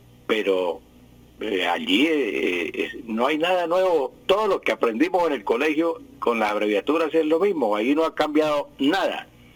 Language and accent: Spanish; Santander, Colombia; La gente, bueno, somos santandereanos